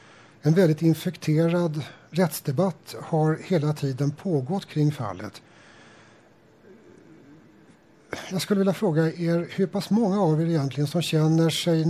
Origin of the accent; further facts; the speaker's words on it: Stockholm, Stockholm County, Sweden; Uppsala representerar motsatsen till min hemstad Stockholm